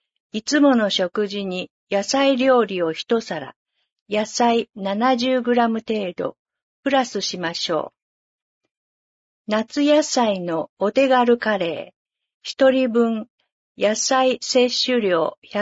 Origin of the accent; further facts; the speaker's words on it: Gifu, Japan; 私自身が東濃地方出身ですので、多治見市で診療ができることを大変嬉しく思っております。